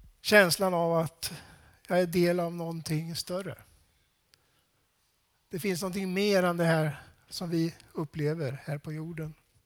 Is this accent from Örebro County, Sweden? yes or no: yes; Laxå, Örebro County, Sweden; en lärarfamilj i Laxå, eftersom jag var uppväxt i Laxå.